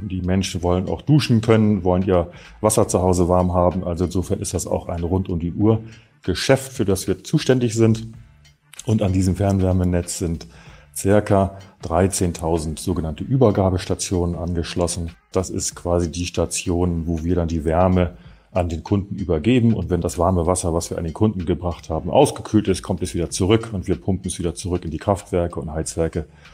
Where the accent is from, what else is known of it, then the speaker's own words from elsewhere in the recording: Bremen, Germany; born there; now in Hamburg, Germany; habe in Bremen an der Universität studiert. Das ist auch mein Geburtsort. Und bin dann nach dem Studium sozusagen nach Hamburg gezogen.